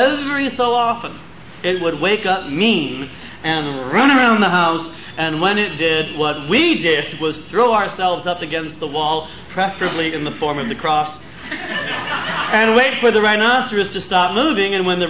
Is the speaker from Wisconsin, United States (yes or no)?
no; California, United States; I come from Northern California. I'm 40 years old. I am the youngest of three children.